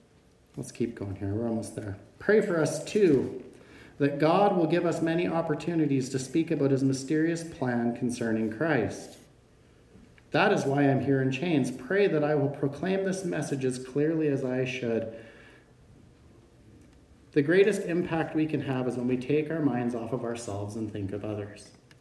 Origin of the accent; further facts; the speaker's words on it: Canada; See, sometimes we are so Canadian. We're so polite.